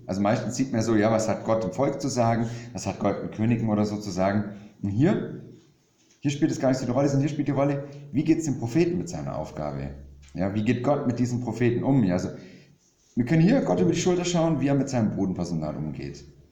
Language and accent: German; Ravensburg, Baden-Württemberg, Germany; ich komme aus Ravensburg, bin da in der Gemeinde, wohne da inzwischen mit meiner lieben Frau, die Kathi, und unseren 4 Kindern